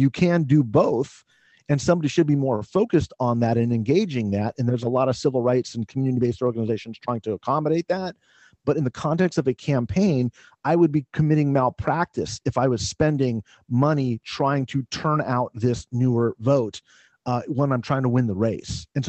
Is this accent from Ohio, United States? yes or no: no; California, United States; a lot of that is just being a Californian and seeing some of these districts